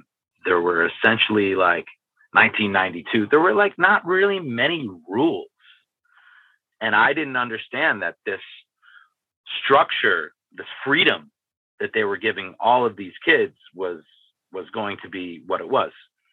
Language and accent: English; Hastings-on-Hudson, New York, United States; So for me, I grew up in New York. My family moved up to Westchester County in Hastings on Hudson.